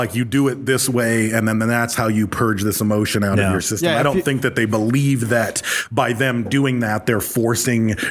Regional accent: Michigan, United States; We're both from Michigan.

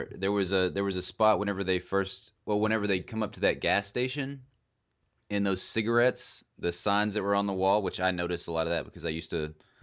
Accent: the South, United States; because, you know, we're from the South and we think that there's some crazy redneck people around.

